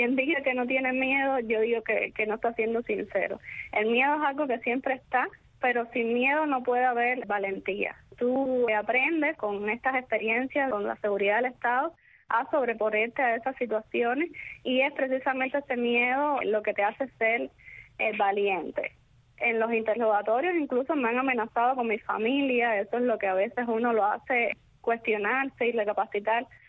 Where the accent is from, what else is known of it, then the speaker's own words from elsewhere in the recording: Cuba; el orgullo como cubana.